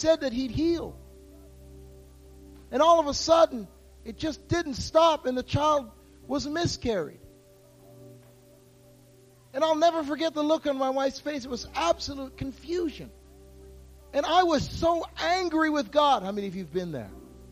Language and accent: English; Canada; By the way, I'm not American, okay? I'm Canadian.